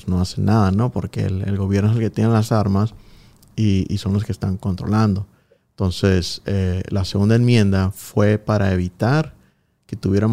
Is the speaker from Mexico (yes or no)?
yes; Mexico; yo soy de México y yo crecí con valores de México.